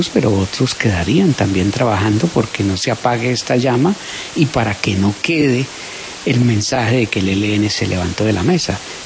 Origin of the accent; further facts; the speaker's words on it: Colombia; todos somos colombianos